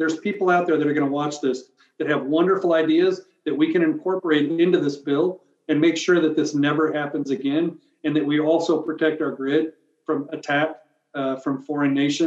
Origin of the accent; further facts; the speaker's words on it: Iowa, United States; I grew up in Iowa. We don't have these problems up there